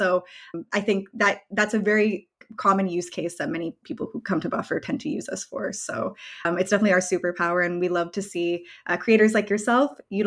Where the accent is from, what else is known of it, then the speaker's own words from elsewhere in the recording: Canada; now in Netherlands; I'm originally from Canada, but I'm based currently in the Netherlands.